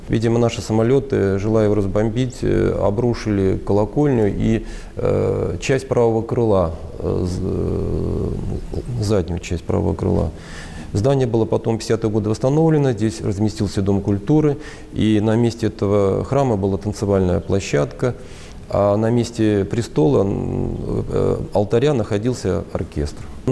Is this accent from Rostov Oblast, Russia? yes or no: no; Saint Petersburg, Russia; born there; все-таки я тянулся душой в Петербург, в Петербурге я родился, в Петербурге хотел пригодиться